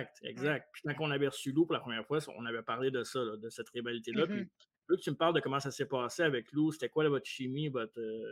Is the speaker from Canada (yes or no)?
yes; Montreal, Quebec, Canada; Parce que, moi, je suis de Montréal, fait que toi, t'es plus dans l'Est